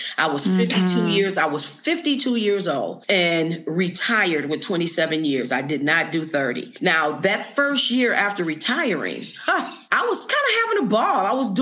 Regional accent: Detroit, Michigan, United States; I was born and raised in Detroit and became a teacher.

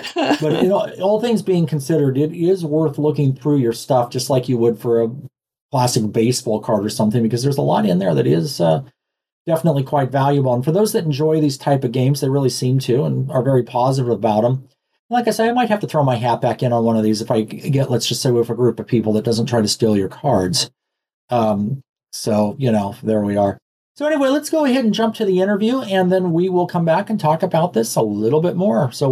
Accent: Nevada, United States; I guess growing up in Nevada, though, it's, you know, gambling like anything else.

